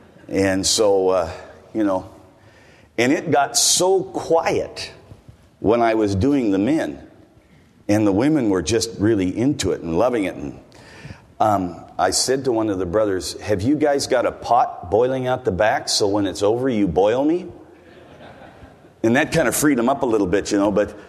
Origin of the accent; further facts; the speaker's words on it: United States; moved away as an adult; now in New Zealand; As you can tell by my accent, if you haven't heard me before, I come from the United States. I've been in New Zealand for 38 years. And so I don't really sound like a Kiwi.